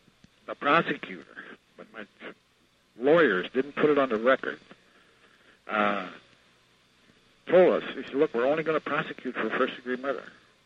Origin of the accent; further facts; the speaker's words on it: North Dakota, United States; I was raised on the Turtle Mountain Chippewa Reservation and also the Fort Totten Dakota Reservation.